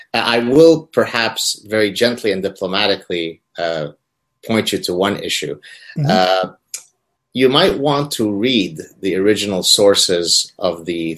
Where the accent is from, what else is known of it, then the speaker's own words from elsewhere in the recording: Lebanon; growing up in Lebanon, I tell you a very quick story. Where I'm maybe 10 years old.